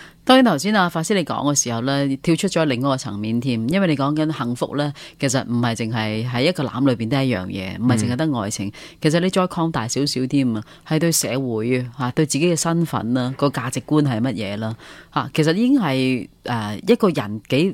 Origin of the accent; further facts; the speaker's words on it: Hong Kong; 那些人就问我你是什么人，我说香港人。咁咪即系中國人咯，我唔係，我係香港人啊。